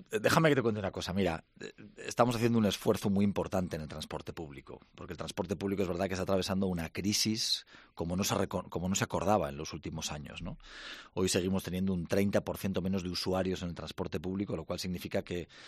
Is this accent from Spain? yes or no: yes; Zaragoza, Aragon, Spain; esa gente que no representa lo que somos los zaragozanos